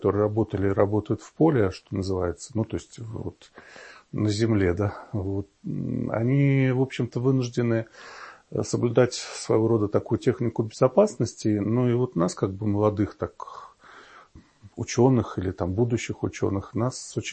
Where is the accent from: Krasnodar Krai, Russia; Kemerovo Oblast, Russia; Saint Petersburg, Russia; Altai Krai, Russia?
Saint Petersburg, Russia; Но вообще можно сказать, что я вырос в Эрмитаже. Я родом из Петербурга.